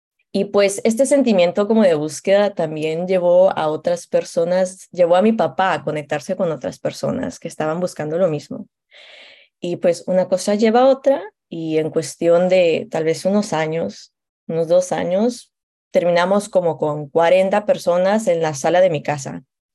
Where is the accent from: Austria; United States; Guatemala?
Guatemala; yo crecí, nací en Guatemala. Mis padres también son guatemaltecos, nacidos y criados en Guatemala. Y pues me he involucrado con la comunidad judía, en particular con la comunidad reformista de Guatemala